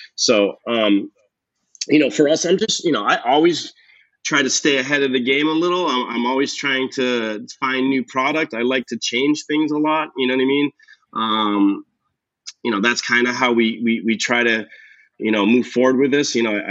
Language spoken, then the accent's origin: English; Massachusetts, United States; I grew up on the Cape, you know what I mean? I used to go to, you know, all these fish shacks and, you know, fried clams